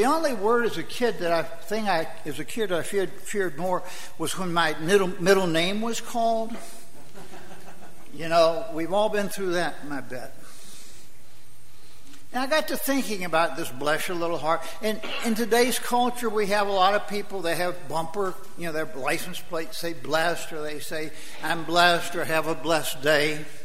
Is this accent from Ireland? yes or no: no; the South, United States; Many of you know I grew up in the South.